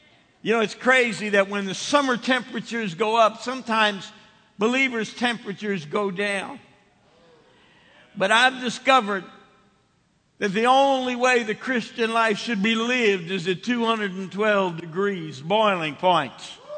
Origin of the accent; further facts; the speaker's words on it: Northeast, United States; I guess that's because I'm a Yankee from the Northeast.